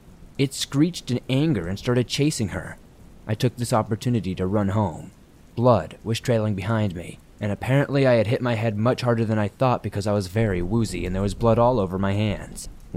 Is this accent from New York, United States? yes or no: no; Mississippi, United States; I'm from North Mississippi.